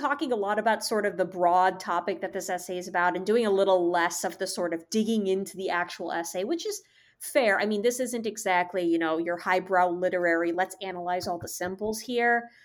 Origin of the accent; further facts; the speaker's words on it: Chicago, Illinois, United States; Like, as I'm from the Chicago, I looked at my debit card